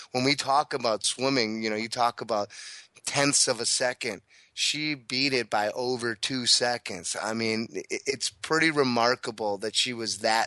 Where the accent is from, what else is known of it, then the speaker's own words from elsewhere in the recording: Milwaukee, Wisconsin, United States; Living in the Midwest, myself growing up in Milwaukee, Wisconsin when I was a kid.